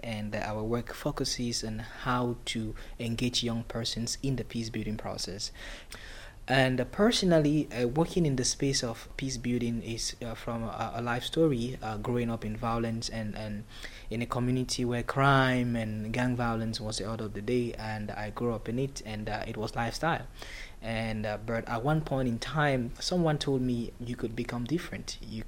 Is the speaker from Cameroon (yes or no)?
yes; Cameroon; I'm from the Republic of Cameroon.